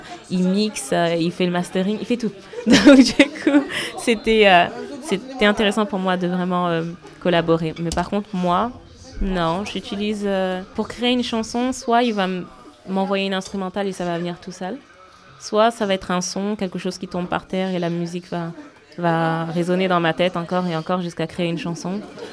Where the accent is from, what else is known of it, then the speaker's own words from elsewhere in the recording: Angola; mon oncle a une carrière en Angola, mon pays d'origine